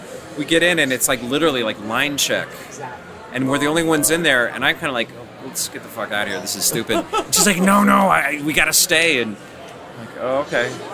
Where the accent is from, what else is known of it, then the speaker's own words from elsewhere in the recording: Chicago, Illinois, United States; now in Los Angeles, United States; I'm in L.A. now, but I'm from Chicago.